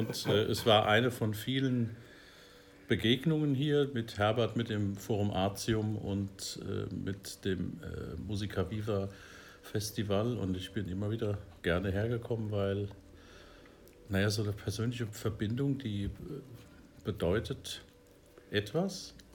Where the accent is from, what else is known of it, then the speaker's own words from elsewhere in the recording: Limburg an der Lahn, Hesse, Germany; born there; ich bin im katholischen Limburg an der Lahn geboren